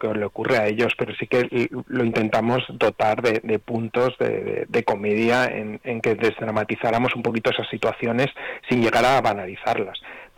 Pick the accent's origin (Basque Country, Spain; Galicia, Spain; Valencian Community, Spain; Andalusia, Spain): Valencian Community, Spain; Valencia; yo soy valenciano, hacía mucho tiempo que no rodaba una película en Valencia y me apetecía mucho volver a casa